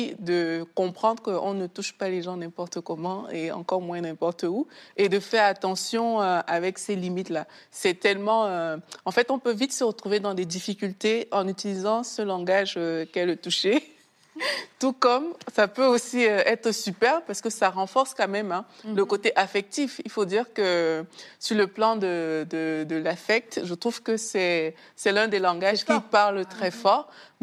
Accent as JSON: {"language": "French", "country": "Cameroon", "moved": "yes", "said": "moi, quand je venais du Cameroun, moi, j'avais pas la conscience de plusieurs choses."}